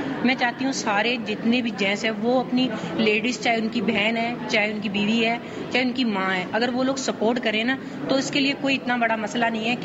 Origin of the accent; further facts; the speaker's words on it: Karachi, Sindh, Pakistan; میں کراچی سے ہوں